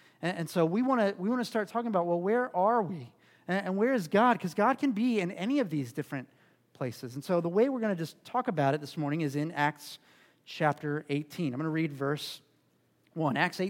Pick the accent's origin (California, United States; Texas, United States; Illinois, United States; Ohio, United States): Ohio, United States; Norwood; if you ask me where I was from, and I said, I'm from Norwood, you would say, oh, I'm so sorry, right? Because nobody really wants to be from, no, we love Norwood